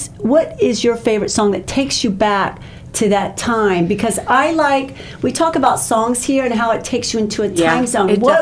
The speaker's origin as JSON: {"language": "English", "town": "Tampa", "region": "Florida", "country": "United States", "tie": "born or raised there", "said": "we are from Tampa, so we are born and raised here."}